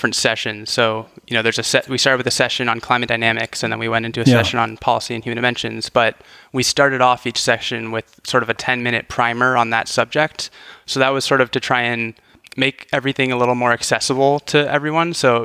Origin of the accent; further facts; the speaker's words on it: San Francisco, California, United States; So I'm actually from San Francisco, from Cow Hollow, so right by the Golden Gate.